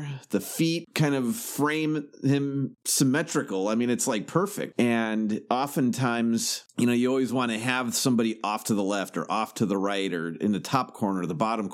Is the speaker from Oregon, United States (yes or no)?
no; Chicago, Illinois, United States; Like, you know, I grew up in Chicago, so we get Chicago dogs.